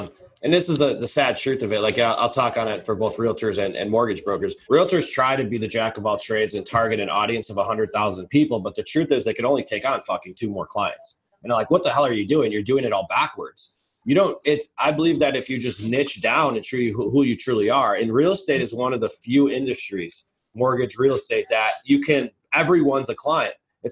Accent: Chicago, Illinois, United States; Like, this is just how I talk. I'm from Chicago. This is just who I am.

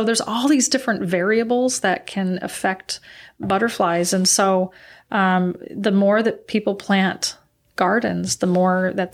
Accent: California, United States; Growing up in California, I used to collect caterpillars as an eight-year-old, and I used to put them in the jars and feed them.

